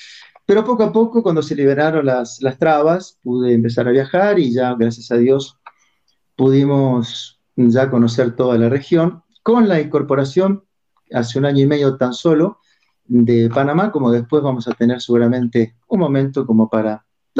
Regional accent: Buenos Aires, Argentina; soy argentino, como siempre digo, mi acento me traiciona, no lo puedo esconder. Nacido en Buenos Aires

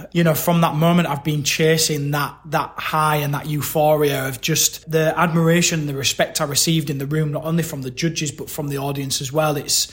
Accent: Yorkshire and the Humber, United Kingdom; for somebody from the UK, I'm from Yorkshire, so for me, coming into Japan was so incredibly different from anything I'd ever experienced before

